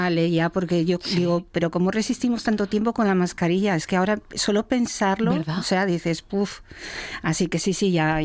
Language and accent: Spanish; Lugones, Asturias, Spain; estamos en Lugones, antes teníamos la tienda física en Oviedo, yo soy de Lugones.